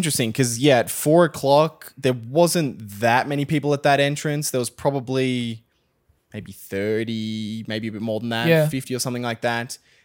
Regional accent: Australia; oh yeah, we're Australian

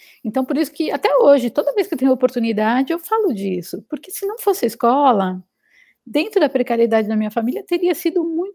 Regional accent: São Paulo, Brazil; minha mãe, meu pai e quatro irmãos, e vieram para São Paulo. E eu nasci em São Paulo.

